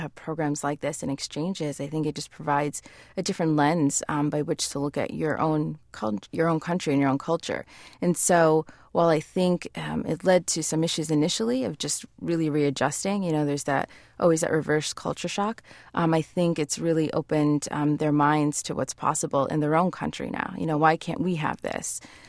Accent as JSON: {"language": "English", "country": "United States", "tie": "born or raised there", "said": "especially as a first-generation immigrant growing up in the States. You're not Afghan enough or you're not American enough sometimes to fit in."}